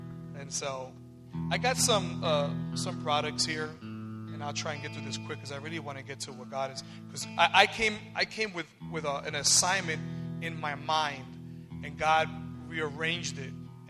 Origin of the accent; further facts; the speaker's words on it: New York City, New York, United States; also born or lived in San Antonio; born and raised in New York City, but when I graduated high school, I actually went to college out here in San Antonio. So this is my home away from home.